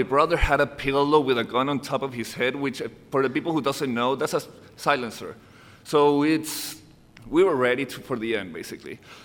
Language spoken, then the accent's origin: English; Caracas, Capital District, Venezuela; also born or lived in Maryland, United States; I was raised in Caracas, Venezuela. I was born in Maryland, but Caracas is my hometown. That's a place that I will always consider my home.